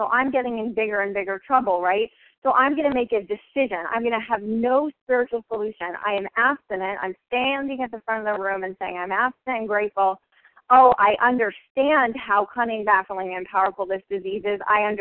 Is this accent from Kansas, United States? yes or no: no; Boston, Massachusetts, United States; I'm from Boston, Massachusetts